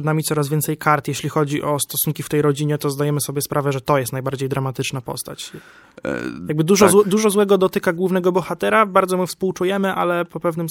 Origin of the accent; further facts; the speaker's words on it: Romania; Polish is a second language; U nas w Rumunii wygląda to chyba dosyć podobnie, bo widzimy to po miejscu akcji.